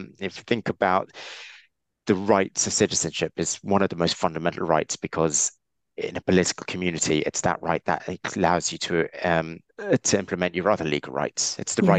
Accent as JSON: {"language": "English", "region": "England", "country": "United Kingdom", "tie": "born or raised there", "said": "I was born and brought up in England and Wales, in England."}